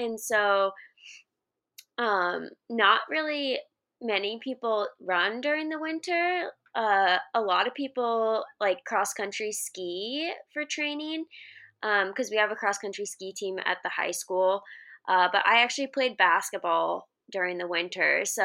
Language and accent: English; Alaska, United States; now in Seattle, United States; I'm originally from Alaska, went to college at Boise State